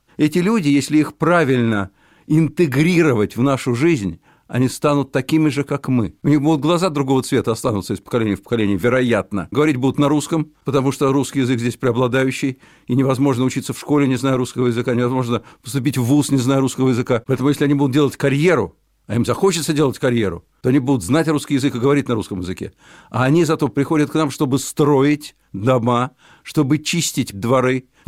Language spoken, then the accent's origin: Russian; Moscow, Russia; first language ru; Я тоже коренной москвич, между прочим, причем не в первом поколении. Из профессорской семьи